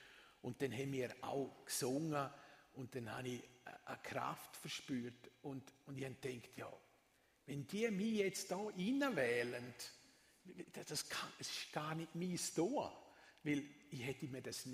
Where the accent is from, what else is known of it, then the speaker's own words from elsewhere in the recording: Thusis, Graubünden, Switzerland; Also aufgewachsen bin ich in Thusis, im Bahnhofbüffet. Und meine Eltern haben das Bahnhofbüffet geführt und ich bin dort ein- und ausgegangen. Bin eigentlich quasi am Stammtisch aufgewachsen.